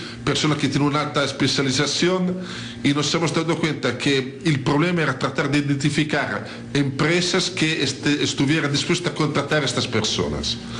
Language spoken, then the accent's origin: Spanish; Italy; Spanish is a second language; now in Peru; yo también soy italiano, soy un inmigrante en el Perú desde 10 años.